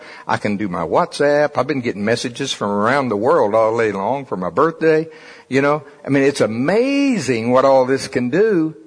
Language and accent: English; Shawnee, Oklahoma, United States; Now again, I'm from Shawnee. Come on. Pottawatomie County.